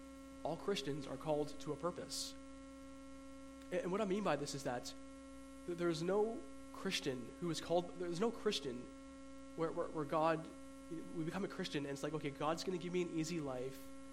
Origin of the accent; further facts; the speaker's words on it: Trinidad & Tobago; I'm from Trinidad, and there's a good chance that I might not be a Christian. I might be Hindi.